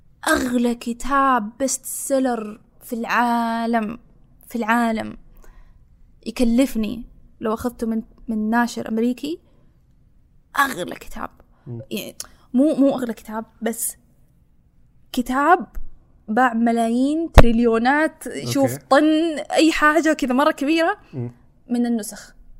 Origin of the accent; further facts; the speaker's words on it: Saudi Arabia; مو كبنت، كسعودية